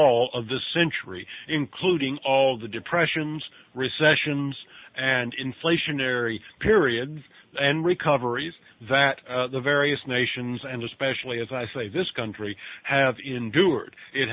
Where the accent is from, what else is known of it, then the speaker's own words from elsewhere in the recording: North Carolina, United States; I kept the feast in Jekyll Island because I grew up in North Carolina, and that was the closest feast site, even though it was an 8 or 9 hour drive.